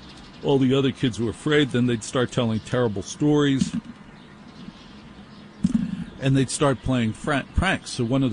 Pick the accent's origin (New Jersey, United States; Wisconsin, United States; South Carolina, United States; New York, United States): New Jersey, United States; Maplewood; I grew up in Maplewood, New Jersey, where the scariest thing that happened is if they forgot to pick up the trash on Wednesday.